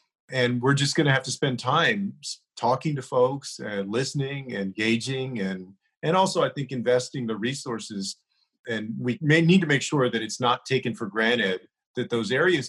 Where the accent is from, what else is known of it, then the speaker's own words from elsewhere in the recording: San Antonio, Texas, United States; some of the bigger counties like Bexar County, my hometown of San Antonio, Harris County, Dallas County